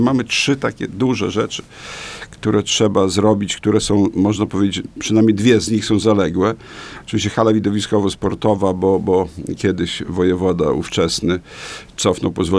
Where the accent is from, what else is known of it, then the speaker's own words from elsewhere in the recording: Podlaskie Voivodeship, Poland; born there; Ja pochodzę, urodziłem się 35 kilometrów na zachód od Białegostoku i tam o prawosławiu w ogóle nie było mowy. Nic nie wiedziałem. Dopóki nie zacząłem uczyć się w liceum w Białymstoku